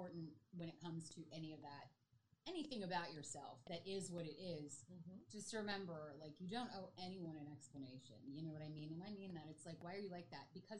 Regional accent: Canada; moved away; my childhood of growing up in Canada was amazing.

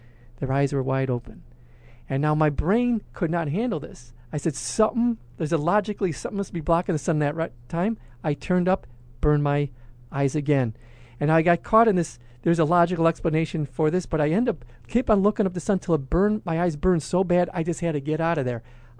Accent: Chicago, Illinois, United States; I go, I'm here from Chicago.

